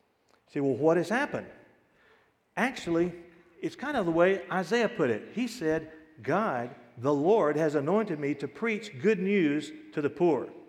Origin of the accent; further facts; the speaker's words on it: the South, United States; I'm from the South, and we just don't talk that fast in the South.